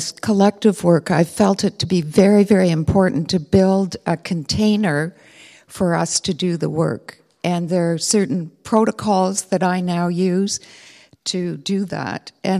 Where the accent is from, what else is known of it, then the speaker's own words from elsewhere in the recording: Ottawa, Ontario, Canada; So I am from Ottawa, Canada